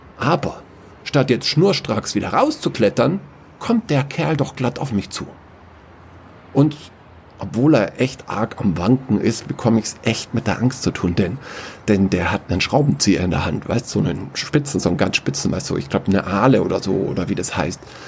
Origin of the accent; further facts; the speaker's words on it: Munich, Bavaria, Germany; wir hatten natürlich brav als Münchner die ganze Zeit Schiss.